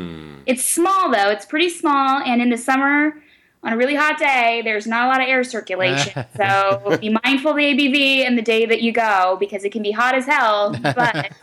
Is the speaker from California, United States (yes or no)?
yes; Sacramento, California, United States; Hey, I grew up in Sacramento. I get that.